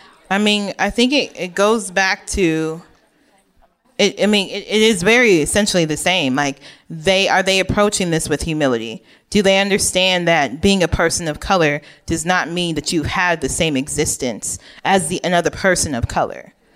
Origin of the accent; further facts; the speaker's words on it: Nigeria; Well, we're Nigerian, so there's only certain kind of cars, and they're all like German and Japanese cars.